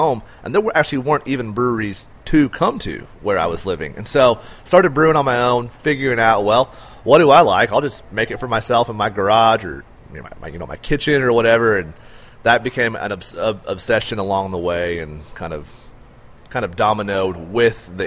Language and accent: English; Rogers, Arkansas, United States; So I was born and raised in Rogers. I've lived in Benton County my entire life.